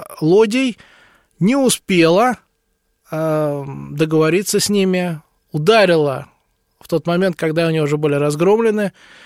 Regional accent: Moscow, Russia; Я москвич

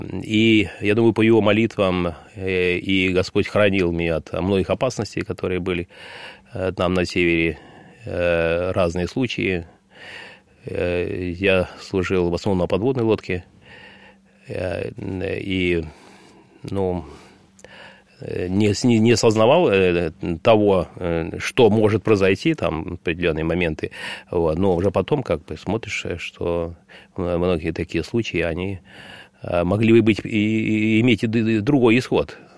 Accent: Ukraine; born there; Я вообще родился на Украине, вырос я в такой традиционной, относительно верующей семье

